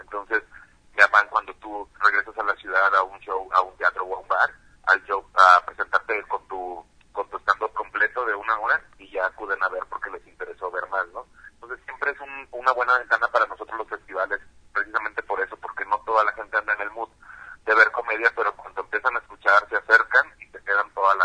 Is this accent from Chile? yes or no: no; Tampico, Tamaulipas, Mexico; now in Mexico City, Mexico; Y yo soy de Tampico, Tamaulipas, y vivo acá hace ya unos 8 años.